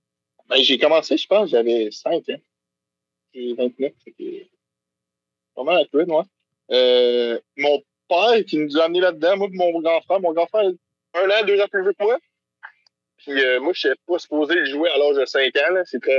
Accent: Mirabel, Quebec, Canada; now in Quebec City, Canada; Non, moi, je viens de la Rive-Nord de Montréal, fait que je viens de Mirabel.

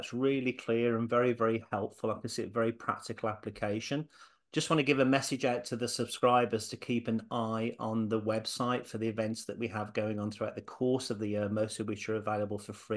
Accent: England, United Kingdom; 9 out of 10 of my interviewees are American, but I think with you and I being English, I think we should do a virtual handshake.

